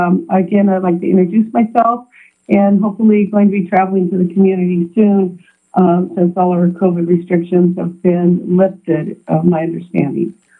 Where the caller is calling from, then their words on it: Healy, Alaska, United States; I'm Zooming in from Healy today.